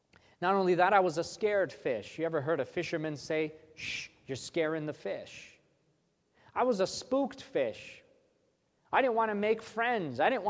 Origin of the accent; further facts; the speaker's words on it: New York, United States; I told myself, yep, I came from New York.